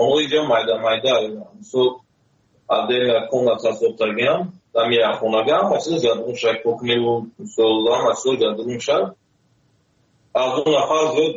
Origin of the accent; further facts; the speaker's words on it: Tajikistan; moved away; also born or lived in Russia; سال 2015 از تاجیکستان آمدم.